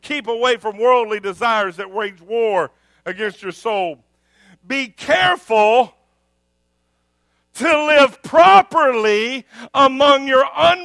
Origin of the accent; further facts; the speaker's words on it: United States; No, because yes, I'm American. Yes, I love the American flag, and bring me some apple pie, and I'll show you how much I like it.